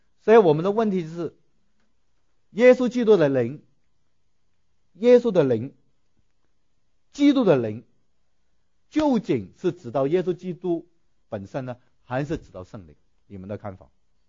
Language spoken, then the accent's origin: Chinese; China; 因为我们中国人有上帝的这个观念